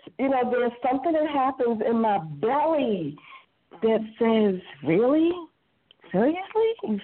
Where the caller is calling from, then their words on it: Baltimore, Maryland, United States; And I'm from Baltimore